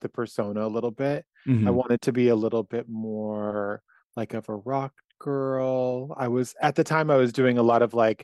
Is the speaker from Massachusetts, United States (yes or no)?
yes; Massachusetts, United States; mind you, I'm from Western Massachusetts originally.